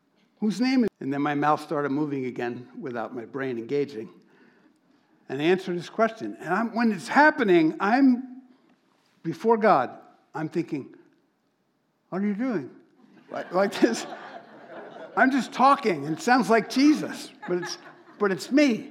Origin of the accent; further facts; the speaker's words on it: Yonkers, New York, United States; born there; So I said, "Well, I was born in Yonkers, New York."